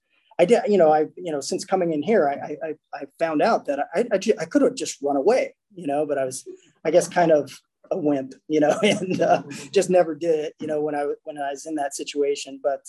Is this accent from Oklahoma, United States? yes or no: yes; Oklahoma, United States; born there; I was born in Oklahoma, two parents.